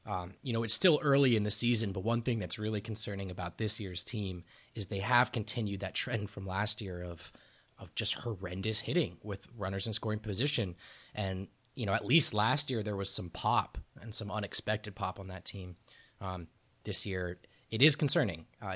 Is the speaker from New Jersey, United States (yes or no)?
yes; New Jersey, United States; Quick note, as a displaced Cardinals fan, I grew up in New Jersey.